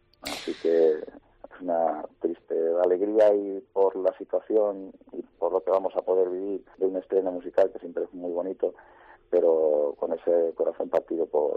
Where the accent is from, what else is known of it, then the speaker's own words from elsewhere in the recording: Castilla-La Mancha, Spain; pero aquí en la provincia de Ciudad Real sí que mi pueblo mismamente, los armados de mi pueblo que llevan practicando este estilo también muchísimo tiempo